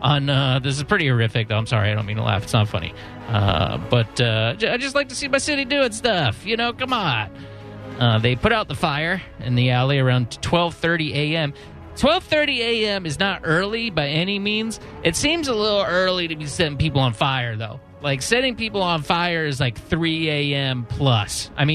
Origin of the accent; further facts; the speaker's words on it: Largo, Florida, United States; now in St. Petersburg, United States; I grew up in Largo, that's true. But I claim St. Petersburg. That is my home. I've been there for the past 15 years, just about.